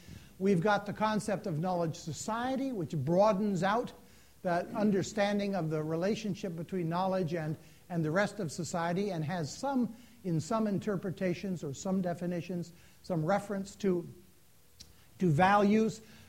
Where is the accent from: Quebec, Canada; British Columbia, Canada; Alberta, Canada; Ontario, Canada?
British Columbia, Canada; As you know, I'm from British Columbia.